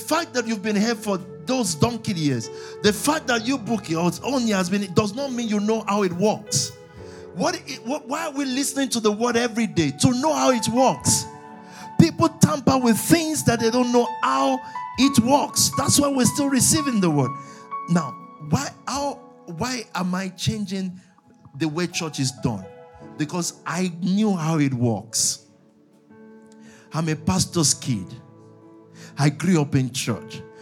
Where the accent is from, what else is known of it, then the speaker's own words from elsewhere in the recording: Nigeria; Let me be clear. I'm African. I'm Nigerian second. I'm African first.